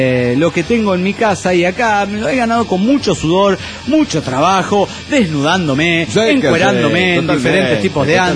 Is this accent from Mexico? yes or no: yes; Mexico City, Mexico; Yo soy chilanga, nací y crecí en el DF. Mi domador es de Jalisco y mi mami es de Guerrero, pero mis hermanos y yo somos del defectuoso